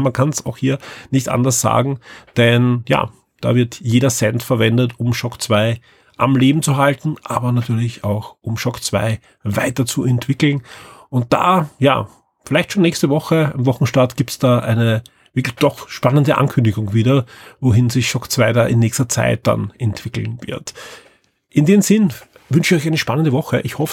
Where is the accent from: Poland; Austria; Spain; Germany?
Austria; Vienna; meinem Wintergewand, das ich als Wiener natürlich nicht so oft brauche